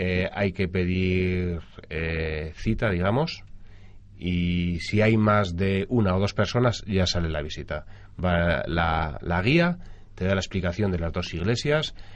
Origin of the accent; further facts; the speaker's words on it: Basque Country, Spain; ¿y de dónde sois? De Álava.